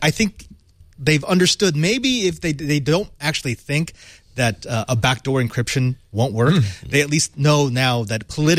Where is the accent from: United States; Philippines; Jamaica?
Philippines; I'm Filipino.